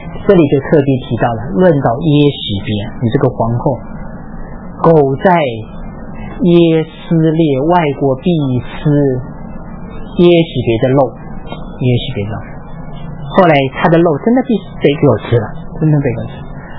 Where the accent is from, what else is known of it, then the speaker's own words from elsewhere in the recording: South China, China; 我是南方人，很多字念不出来的。